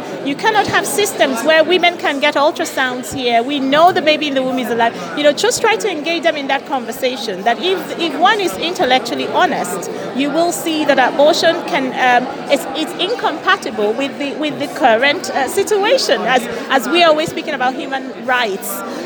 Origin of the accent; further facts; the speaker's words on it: Nigeria; I come from Nigeria, as you mentioned earlier, and growing up in Nigeria, I actually didn't realize that abortion was legal in any part of the world